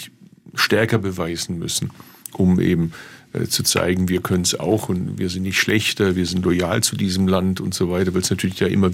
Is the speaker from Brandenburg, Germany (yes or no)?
no; Bad Urach, Baden-Württemberg, Germany; Sage ich aus Bad Urach, da bin ich geboren und aufgewachsen.